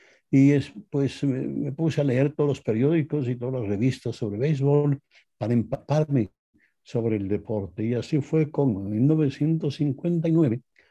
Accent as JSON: {"language": "Spanish", "town": "Quito", "region": "Pichincha", "country": "Ecuador", "moved": "as an adult", "lives_now": "Los Angeles, United States", "said": "Yo soy oriundo de Quito, Ecuador. I come from Quito, Ecuador. I arrived into this country in June 1955. Llegué a Los Ángeles en 1955."}